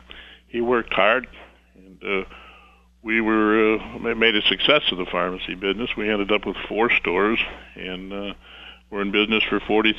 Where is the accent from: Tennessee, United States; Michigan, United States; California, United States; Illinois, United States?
Illinois, United States; Kankakee; I grew up in the Methodist Church, the First Methodist, Asbury Methodist Church here in Kankakee, and took my communion there many years ago, and still attend.